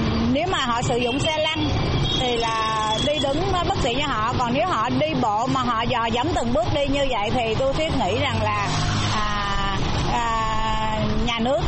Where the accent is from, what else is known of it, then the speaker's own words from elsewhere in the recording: Saigon, Ho Chi Minh City, Vietnam; Theo suy nghĩ của tôi á, thì tôi là người dân Sài Gòn.